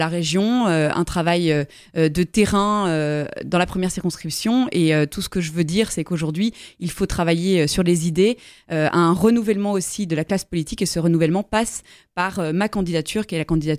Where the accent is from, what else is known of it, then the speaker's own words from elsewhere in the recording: Lyon, Auvergne-Rhône-Alpes, France; c'est là où j'ai grandi, c'est là où j'ai été scolarisée du primaire au lycée, c'est là où je me suis mariée, place du petit collège, c'est aussi là où mes enfants ont été à la crèche, à l'école, ils le sont encore d'ailleurs dans le 5e arrondissement de Lyon.